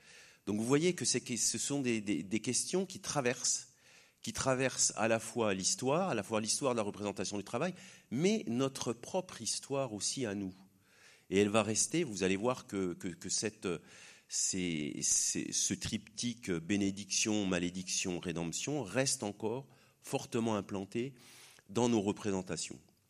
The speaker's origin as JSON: {"language": "French", "town": "Langres", "region": "Grand Est", "country": "France", "said": "je suis originaire de Langres, donc je connais bien Diderot."}